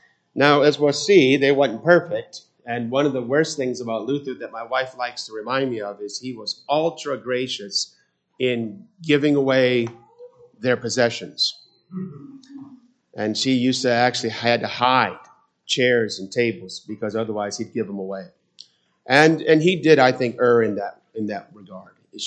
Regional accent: England, United Kingdom; Remember again, the German W is V, but I just pronounce it as a W because here's why. I'm English.

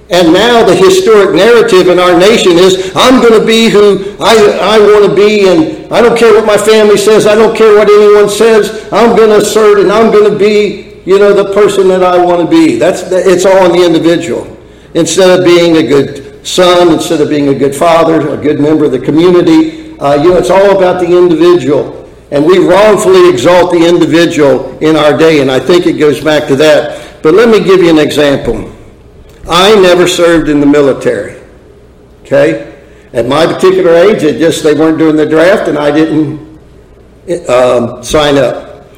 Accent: United States; I can exert that I am a descendant of one who has, and that I am an American. This is my history, you see.

